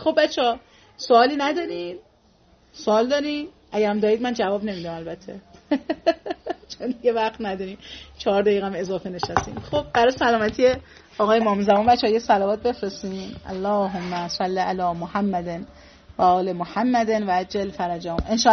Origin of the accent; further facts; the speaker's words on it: Iran; به خاطر اینکه ما ایرانی هستیم و خیلی عزیزیم